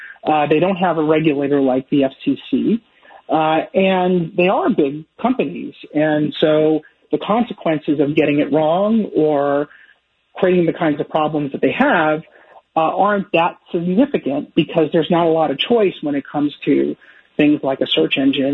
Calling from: Washington, District of Columbia, United States; I'm calling you from Washington, D.C., which, by the way, it's very hot.

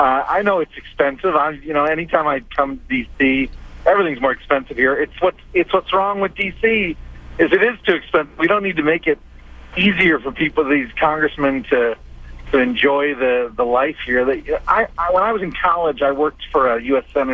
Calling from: Colorado, United States; Yeah, well, I'm visiting from Colorado. I'm actually here I flew in this morning

